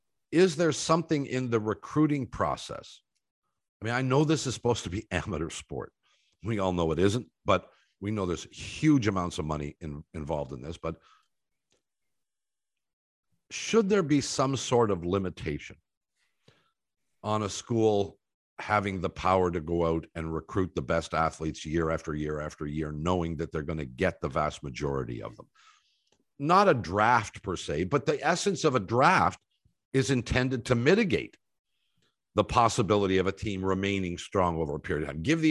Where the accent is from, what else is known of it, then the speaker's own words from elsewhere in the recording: Columbus, Ohio, United States; I mean, I'm from Ohio, but I'm from Columbus, so I'm a Buckeye.